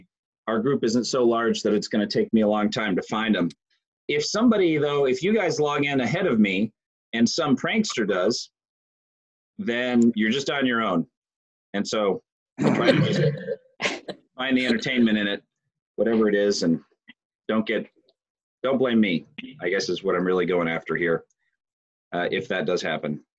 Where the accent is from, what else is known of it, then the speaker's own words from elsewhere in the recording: Johnson City, Tennessee, United States; I saw in the Johnson City Press, I still read that from time to time to see what's up in my hometown.